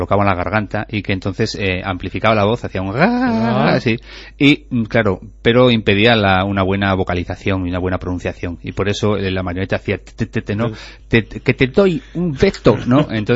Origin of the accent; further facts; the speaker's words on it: Fitero, Navarre, Spain; estábamos gente de Tudela, de Fitero, que es de donde soy yo